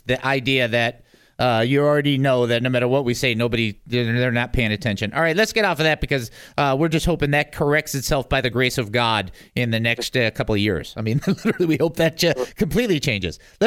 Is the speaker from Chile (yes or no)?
no; United States; And at that point, I remember as an American thinking, you know, you can't just keep picking on us.